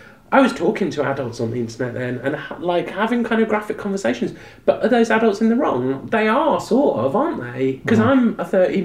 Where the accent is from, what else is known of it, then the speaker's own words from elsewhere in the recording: England, United Kingdom; obviously I'm from England